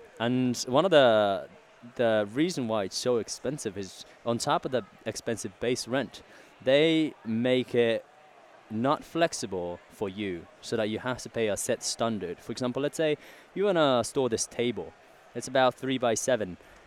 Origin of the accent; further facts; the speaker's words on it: Japan; I'm from Japan.